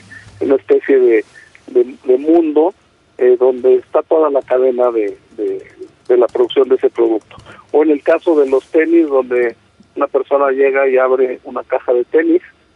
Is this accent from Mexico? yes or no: yes; Mexico; como mexicanos pues a sacar adelante nuestro país